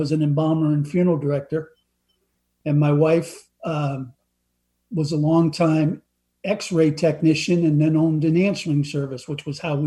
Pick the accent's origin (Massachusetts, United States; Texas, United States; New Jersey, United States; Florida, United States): Massachusetts, United States; We both grew up in Massachusetts.